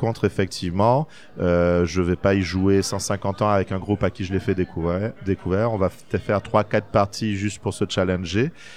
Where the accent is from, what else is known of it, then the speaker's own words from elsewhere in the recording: French Guiana; Donc en fait, nous sommes de Guyane française, donc 8000 kilomètres pour arriver jusqu'au Festival de Cannes.